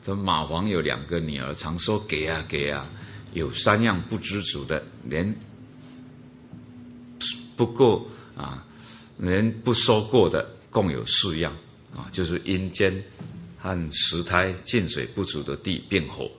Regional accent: Taiwan; 就有一点类似我们台湾人哦，台湾人不喜欢四这个数目字哦

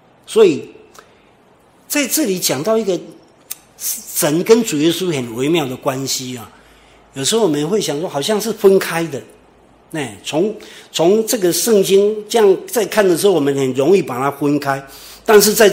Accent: Taiwan; 对我们像台湾人来讲，有些人就是说我们是台湾人

